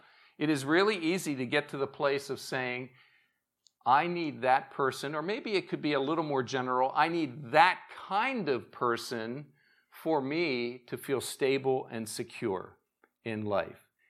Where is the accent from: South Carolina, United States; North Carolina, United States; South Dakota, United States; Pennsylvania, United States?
Pennsylvania, United States; So I grew up studying the Civil War. I grew up near Gettysburg Battlefield.